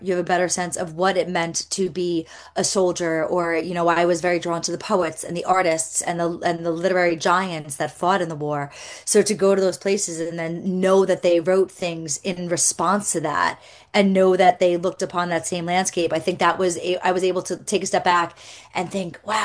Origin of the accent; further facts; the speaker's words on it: United States; I'm very conscious of the fact that I'm an American walking through a very European part of history until 1917.